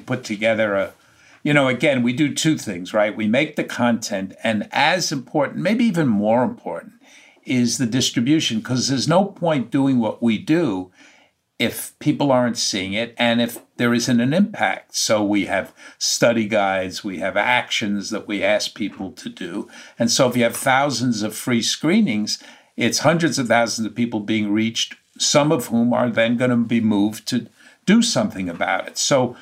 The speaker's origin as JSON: {"language": "English", "region": "New York", "country": "United States", "said": "despite being a New Yorker in my heart and soul, I am optimistic."}